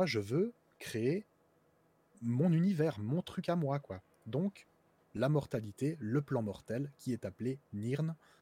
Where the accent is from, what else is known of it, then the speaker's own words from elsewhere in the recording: Switzerland; Je suis suisse.